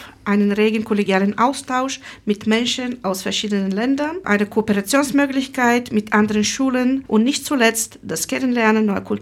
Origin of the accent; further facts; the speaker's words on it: Bulgaria; German is a second language; now in Berlin, Germany; ich komme aus Bulgarien und lebe seit 23 Jahren in Berlin.